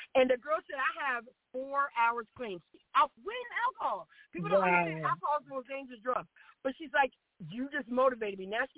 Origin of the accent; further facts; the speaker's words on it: the South, United States; And I'm from the South where you might be in a room with mainly white, black, and maybe a couple of Mexicans.